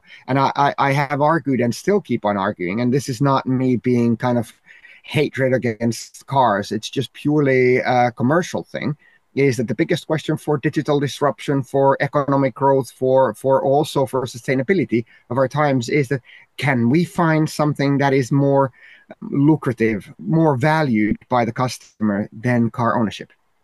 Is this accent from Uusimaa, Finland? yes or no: yes; Helsinki, Uusimaa, Finland; Even in my hometown, Helsinki